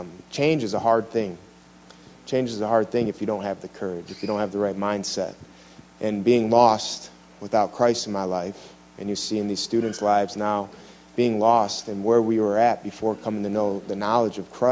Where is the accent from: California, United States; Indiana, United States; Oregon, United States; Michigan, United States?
Michigan, United States; Detroit; I came from Detroit, Michigan, full-blown heroin addict.